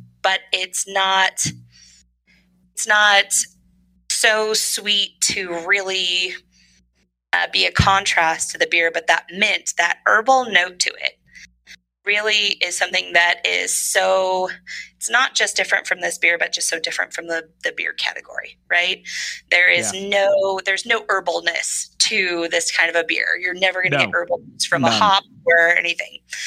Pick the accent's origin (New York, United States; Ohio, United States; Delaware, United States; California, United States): California, United States; And I only call that out because I'm from Northern California.